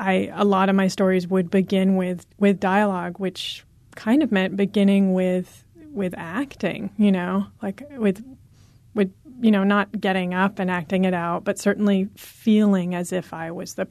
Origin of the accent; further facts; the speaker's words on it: Berkeley, California, United States; now in Portland, United States; I grew up in Berkeley, like actually a bigger, in a way, more complex city.